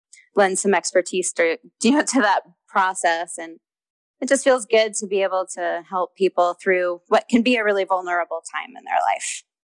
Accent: Houston, Texas, United States; And, you know, I grew up in Houston, so I just know a lot of people in Texas.

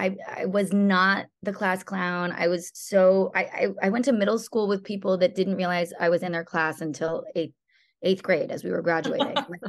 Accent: Boston, Massachusetts, United States; born there; also born or lived in Connecticut; So I was born in Boston. Everyone seems to be from Boston, but a lot of us ended up in Connecticut.

